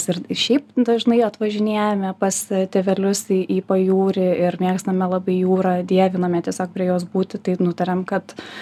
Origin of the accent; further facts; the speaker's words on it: Kretinga, Klaipėda County, Lithuania; moved away as an adult; now in Vilnius, Lithuania; Taip, aš esu iš Kretingos ir aš atvykau į Vilnių studijuoti.